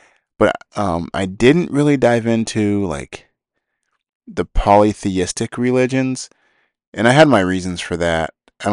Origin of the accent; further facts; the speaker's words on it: Las Vegas, Nevada, United States; I grew up in Las Vegas, and there's a lot of Mormons in Vegas